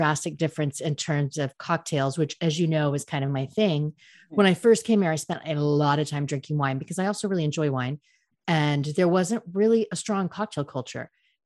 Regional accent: United States; I'm like, you know what, dude, I'm American.

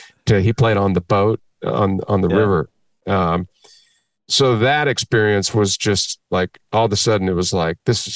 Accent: Kentucky, United States; You know, being growing up in Kentucky, Austin was one thing, New Orleans was another.

